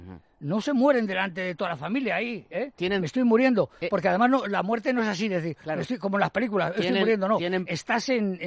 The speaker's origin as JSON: {"language": "Spanish", "town": "Pedrezuela", "region": "Community of Madrid", "country": "Spain", "tie": "born or raised there", "said": "No, Pedrezuela es mi pueblo, que tengo yo un molino que lo quiero vender además"}